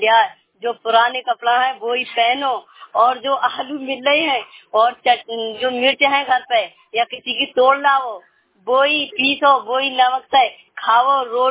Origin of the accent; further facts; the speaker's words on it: Dabora Khanjan, India; मेरा गांव का नाम दबोरा खंजन है